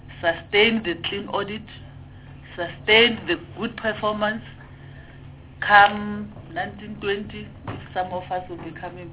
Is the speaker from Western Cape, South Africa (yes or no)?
no; Limpopo, South Africa; Tell her I'm financially, you know, I come from Limpopo, don't forget.